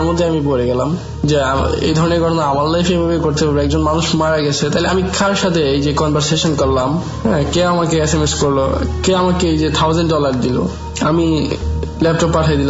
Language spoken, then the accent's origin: Bangla; Brahmanbaria, Chittagong Division, Bangladesh; now in United States; আমি এখানে একটা স্টেট ইউনিভার্সিটিতে পড়াশোনা করতেছি আমার গ্রামের বাড়ি ব্রাহ্মণবাড়িয়াতে।